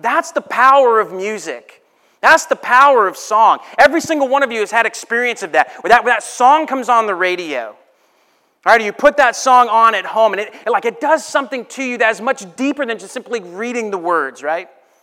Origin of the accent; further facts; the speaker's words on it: New Hampshire, United States; I grew up in New Hampshire.